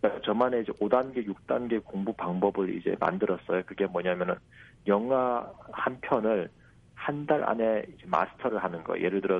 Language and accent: Korean; North Korea